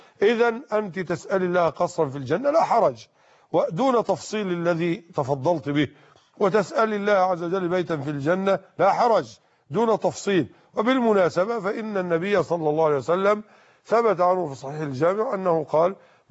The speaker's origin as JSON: {"language": "Arabic", "country": "Egypt"}